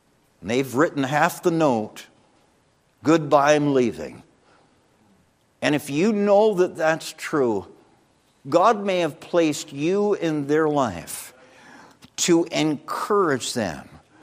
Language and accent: English; St. Catharines, Ontario, Canada; we're from Niagara Falls, St. Catharines, Ontario area there.